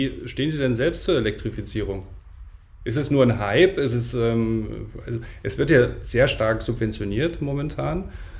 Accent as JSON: {"language": "German", "region": "Thuringia", "country": "Germany", "said": "Also als Thüringer frage ich natürlich immer nach diesem Standort"}